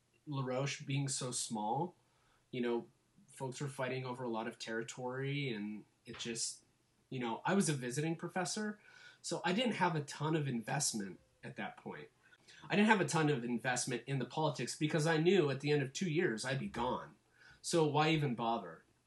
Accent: Edinburgh, Scotland, United Kingdom; Well, see, I grew up in the Edinburgh area, so I naturally had a good rapport with the students.

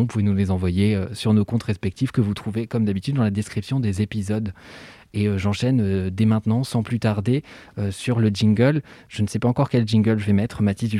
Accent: Switzerland; je suis suisse.

